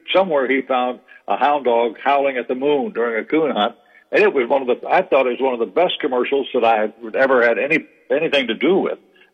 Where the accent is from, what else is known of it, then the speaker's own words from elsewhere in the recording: Dreyfus, United States; where I grew up was a place called Bearwater, which was really a place called Dreyfus.